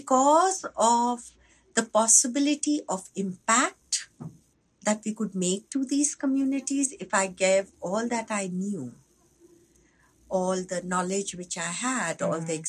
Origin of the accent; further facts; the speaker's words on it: Delhi, India; Actually, I grew up in Delhi.